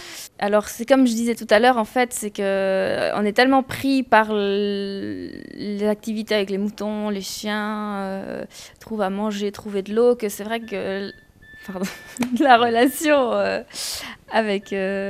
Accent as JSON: {"language": "French", "town": "Quimper", "region": "Brittany", "country": "France", "moved": "as an adult", "said": "Je venais de Quimper. Diététicienne, enfin, je venais de Quimper, mais je travaillais sur Brest. Et voilà, j'ai tout quitté à 22 ans et pour aller travailler dans cet alpage en Suisse."}